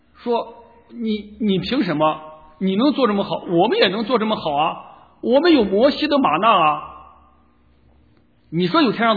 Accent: China

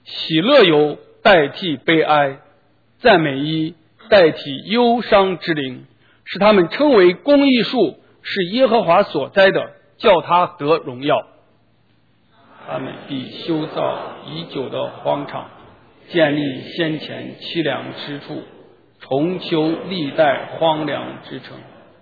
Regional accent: United States; 那对我们美国人最切身的是我们美国政府关门了

